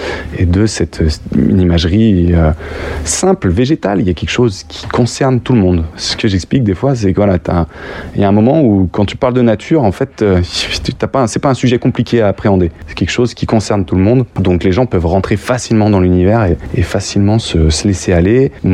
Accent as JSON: {"language": "French", "town": "Lyon", "region": "Auvergne-Rhône-Alpes", "country": "France", "tie": "born there", "said": "Moi, je suis né à Lyon"}